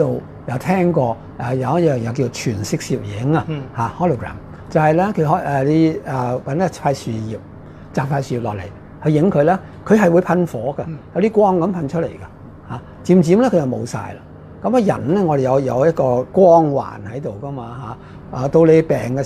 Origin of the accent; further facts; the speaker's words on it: Hong Kong; 即係我哋香港人有乜著數先？